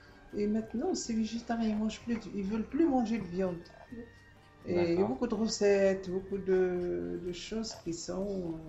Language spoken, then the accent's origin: French; Paris, Île-de-France, France; Moi, je suis de la Côte et de Barbès. J'habite Barbès et je suis de Barbès.